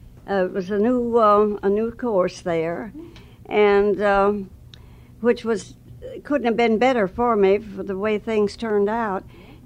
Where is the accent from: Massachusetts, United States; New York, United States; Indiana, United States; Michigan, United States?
Michigan, United States; Eaton Rapids; In Michigan, close to Lansing, Eaton Rapids.